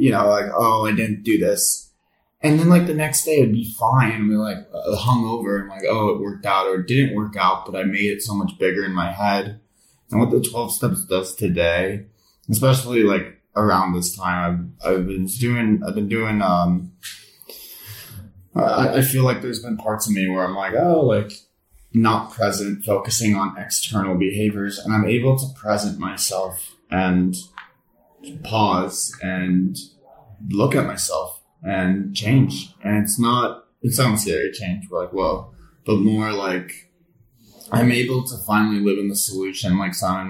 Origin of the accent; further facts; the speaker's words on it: United States; I'm from America and I get to live in Italy for summer.